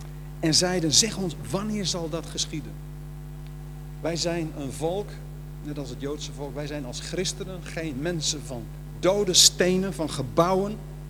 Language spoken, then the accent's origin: Dutch; Netherlands; ik kom uit Nederland, ik ken gedoogbeleid.